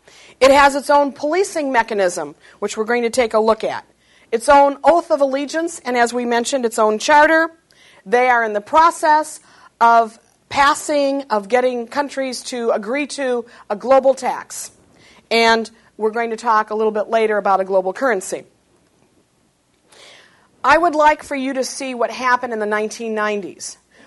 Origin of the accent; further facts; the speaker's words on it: United States; Well, as an American, a real red-blooded American, I disagree.